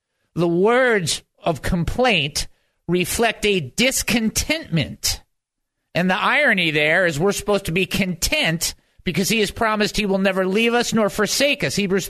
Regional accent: Detroit, Michigan, United States; I mean, I grew up in Detroit, three-story house with a basement.

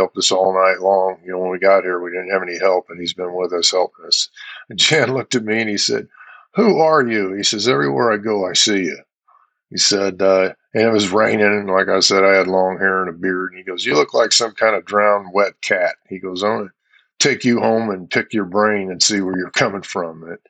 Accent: Indianapolis, Indiana, United States; And I was from Indiana, and when he came to run USAC, I saw him run before he ran USAC, but when he came to my part of the country, and I grew up in Indianapolis

